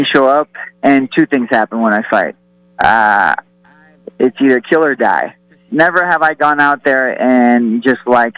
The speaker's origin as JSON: {"language": "English", "country": "Iran", "said": "I'm from Iran."}